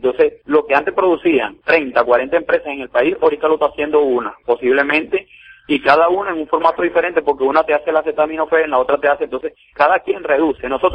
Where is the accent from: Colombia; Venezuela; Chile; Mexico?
Venezuela; somos habitantes de Venezuela, somos de nacionalidad venezolana y sentimos nuestra patria.